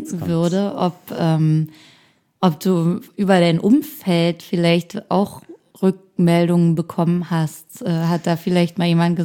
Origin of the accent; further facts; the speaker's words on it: Brandenburg, Germany; Ich komme aus einer Kleinstadt aus der Nähe von Berlin.